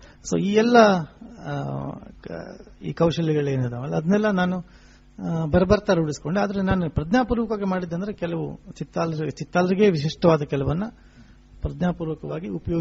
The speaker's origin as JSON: {"language": "Kannada", "region": "Karnataka", "country": "India", "said": "ಆಶ್ಚರ್ಯ ಯಾಕಂದ್ರೆ ನಾನು ಉತ್ತರ ಕನ್ನಡದಿಂದ ಬಂದವನು, ಅವರು ಉತ್ತರ ಕನ್ನಡದವರು."}